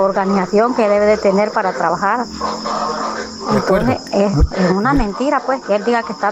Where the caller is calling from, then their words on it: Jiquilisco, Usulután, El Salvador; Yo soy de Jiquilisco.